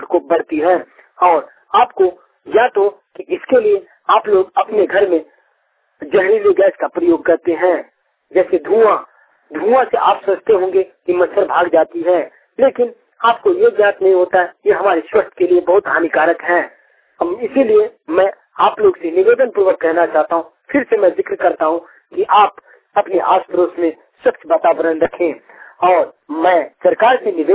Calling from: Bihar, India; धन्यवाद श्रोताओं

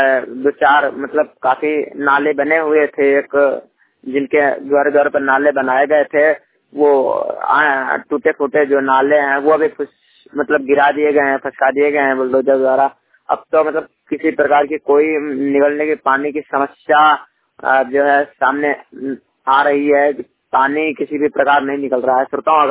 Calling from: Banda, Uttar Pradesh, India; जिला बांध उत्तर प्रदेश से।

